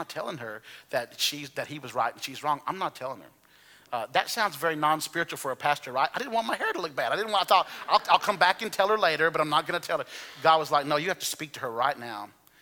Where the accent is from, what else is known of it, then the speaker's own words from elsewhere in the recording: Alabama, United States; accent: Alabama; And then about three sentences in, my Alabama accent became greatly, you know, she greatly was aware